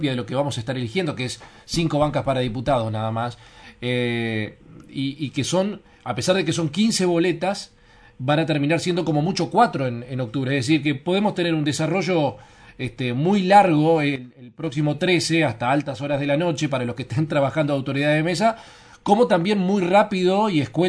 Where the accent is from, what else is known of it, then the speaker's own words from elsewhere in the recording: Concepción del Uruguay, Entre Ríos, Argentina; Yo soy de Concepción del Uruguay